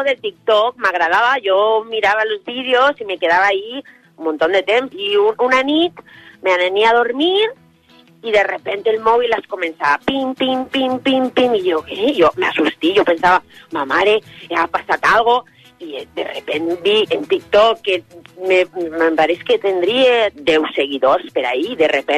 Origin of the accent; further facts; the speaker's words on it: Mexico; accent: Mexican; Catalan is a second language; now in Valencia, Spain; Jo de xicoteta podia canviar, tenia les dues versions … valenciana i … mexicana, per això. I me venia a vivir així a València fa 5 anys per ahí, però clar, jo en el meu accent mexicà, la gent en les redes me coneixen mexicana